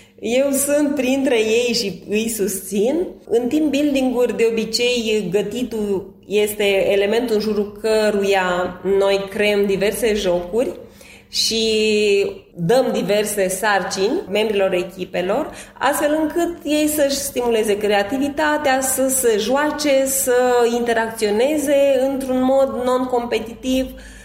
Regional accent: Moldavia, Romania; Da, eu sunt din Moldova

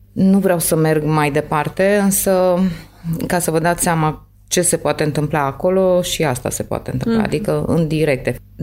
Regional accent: Romania; în primul și în primul rând spun că sunt româncă

